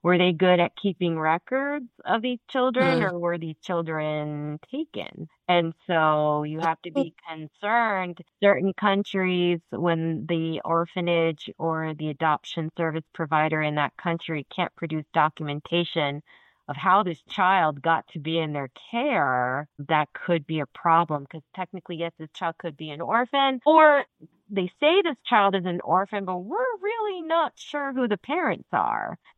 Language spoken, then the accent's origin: English; United States; born there; I could technically be both a Philippine citizen and a United States citizen since I was born in the United States.